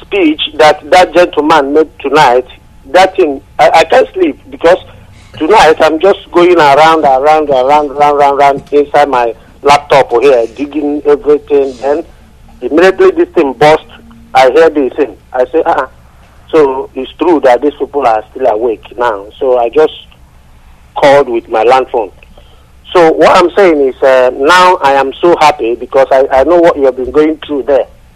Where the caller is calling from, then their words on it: London, United Kingdom; I'm calling from London.